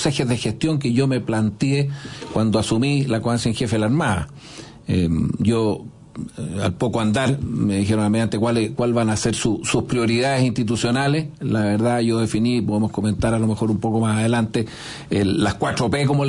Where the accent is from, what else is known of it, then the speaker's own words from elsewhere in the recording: Chile; porque nosotros somos de Chile, claro.